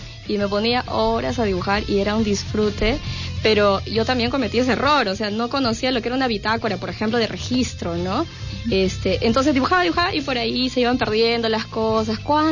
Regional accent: Peru; A pesar de que yo soy de ascendencia china, uh-huh, ¿no? este, bueno, se yo nota. Me siento bien peruana

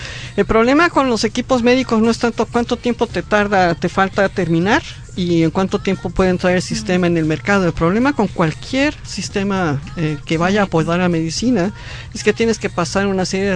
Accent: Mexico; yo estuve en Perú, como dije, soy mexicana y soy visitante, profesor extranjero.

